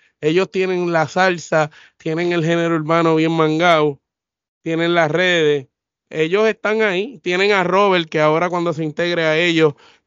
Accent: Puerto Rico; los que somos puertorriqueños

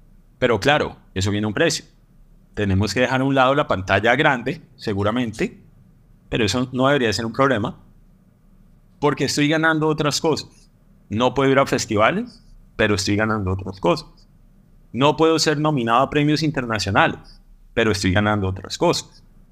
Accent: Colombia; por lo menos yo he estado participando de este tipo de conversaciones activamente como productor colombiano

